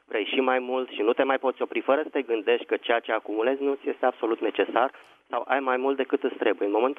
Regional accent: Bucharest, Romania; din București.

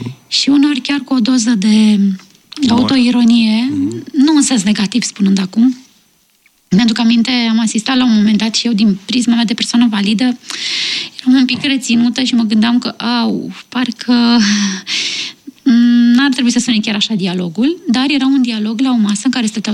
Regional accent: Romania; Sunt mândră că sunt româncă

